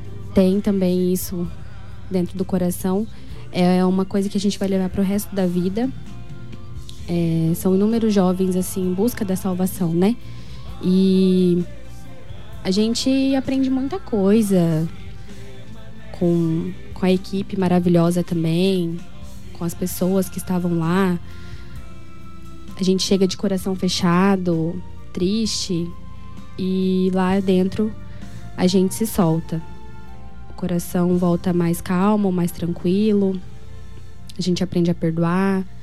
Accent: Dourados, Mato Grosso do Sul, Brazil; Sou daqui mesmo, de Dourados.

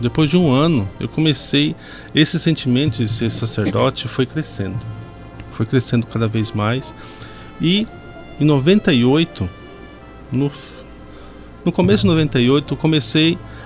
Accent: Amambai, Mato Grosso do Sul, Brazil; Eu sou natural de Amambai, nascido e criado em Amambai. … meu pai é … A minha mãe, natural de Amambai também. O meu pai é baiano

